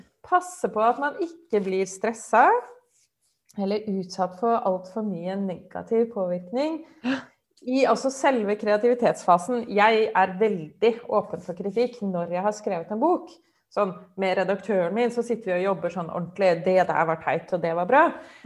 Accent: Oslo, Norway; Jeg vokste opp i Oslo, som var litt sånn ekstra stivt også.

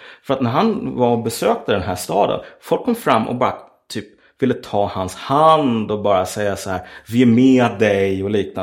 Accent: Umeå, Västerbotten County, Sweden; born there; jag är född på Umeå BB

